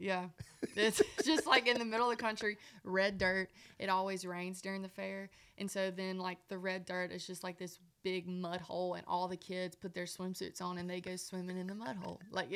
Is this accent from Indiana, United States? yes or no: no; Mississippi, United States; But growing up in Mississippi really was special to me. Like hunting and fishing and just loving every day.